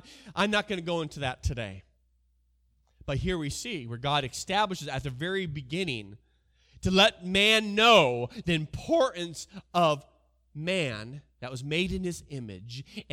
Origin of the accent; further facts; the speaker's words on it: Washington, United States; I'm from Washington State.